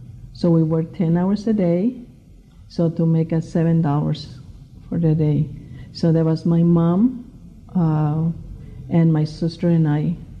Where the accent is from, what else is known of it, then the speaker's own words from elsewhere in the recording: Mexico; now in United States; When I came from Mexico, my little town, I came to Tijuana.